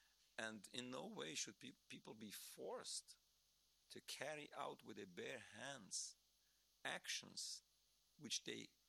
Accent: New York, United States; I'm from New York. New York is a very strong community.

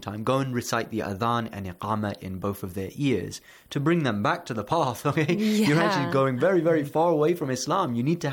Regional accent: India; I'm originally from India as well, and it's a very, very common.

